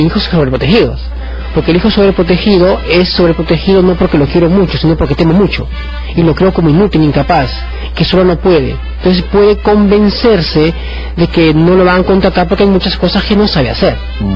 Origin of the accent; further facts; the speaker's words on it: Peru; como buenos peruanos, nos motivamos mucho por emoción.